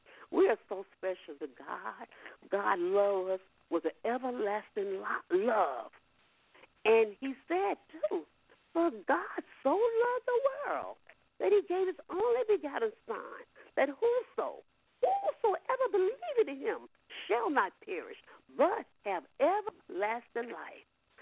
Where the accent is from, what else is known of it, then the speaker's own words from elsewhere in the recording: the South, United States; moved away; When I'm from the South, when I came to Chicago, I tried to go places, tried to do things